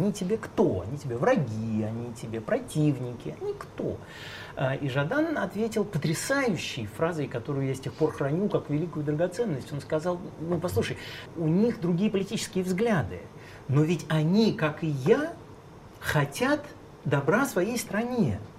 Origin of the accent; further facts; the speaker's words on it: Moscow, Russia; я родился и вырос в Москве